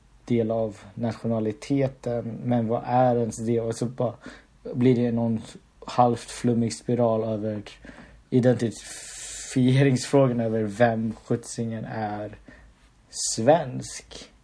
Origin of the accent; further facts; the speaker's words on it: Philippines; now in Sweden; jag kommer från Filippinerna och i Sverige så är jag inte svensk, men i Filippinerna är jag inte från Filippinerna, utan i Filippinerna då är jag svensk.